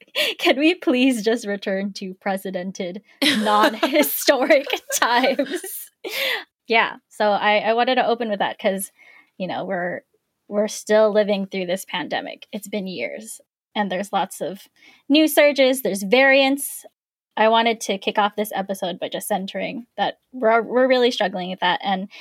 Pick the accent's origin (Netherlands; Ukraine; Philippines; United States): Philippines; I'm not the only one that's heard this just because I'm Filipino